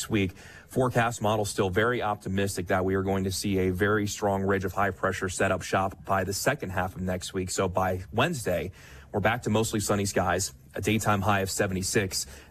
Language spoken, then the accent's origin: English; Mississippi, United States; So, I don't think it's a secret that I've always said that I'm from the Gulf Coast.